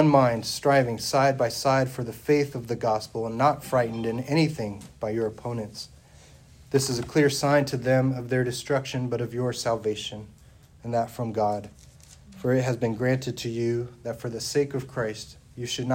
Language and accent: English; Hutchinson, Kansas, United States; I grew up here in the Hutch, like many of you.